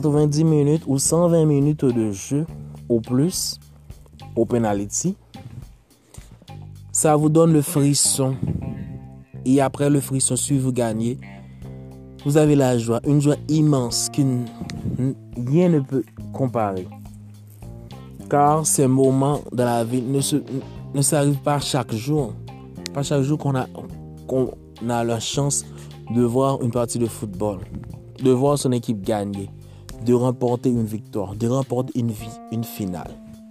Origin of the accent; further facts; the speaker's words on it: Haiti; now in Chile; je vous dis que je suis au Chili. Je suis haïtien et je suis fier de l'être.